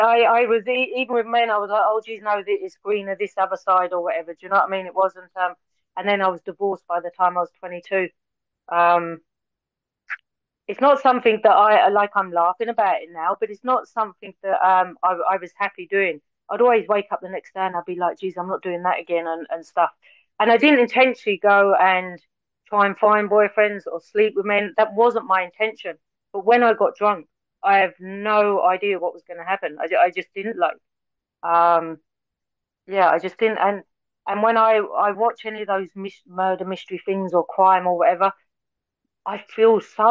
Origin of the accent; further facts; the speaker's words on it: England, United Kingdom; I obviously people can hear my accent. I'm English